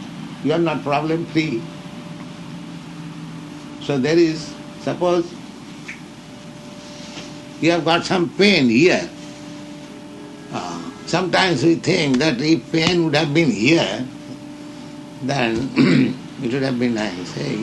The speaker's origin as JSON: {"language": "English", "country": "India", "lives_now": "United States", "said": "Here in America, whenever I meet some gentleman in the street, and he understands that I am coming from India, he says, \"Oh, India is very poverty-stricken.\""}